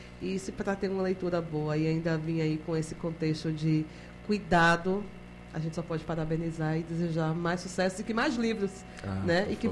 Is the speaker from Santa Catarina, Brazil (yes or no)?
no; Salvador, Bahia, Brazil; sou de Salvador. Soterapolitano.